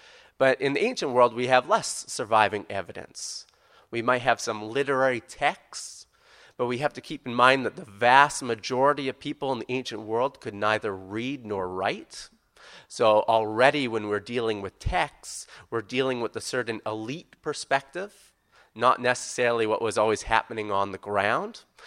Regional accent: Canada; moved away as an adult; now in Perth, Australia; I took up the position when I came from Canada to come here. So I've been in Perth for a little over a year.

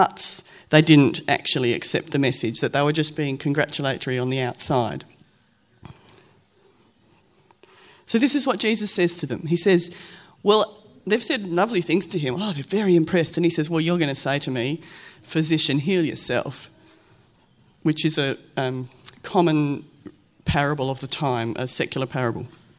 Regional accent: Morley, Western Australia, Australia; I grew up in Morley. And we all knew that we were just a little bit better than the people in Lockridge, because that was the next suburb.

